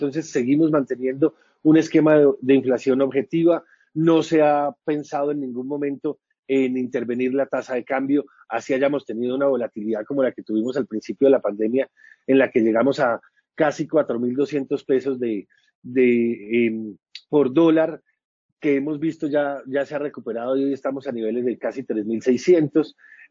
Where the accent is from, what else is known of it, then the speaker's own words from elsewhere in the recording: Colombia; el confinamiento específico que todos decidimos como colombianos para proteger la vida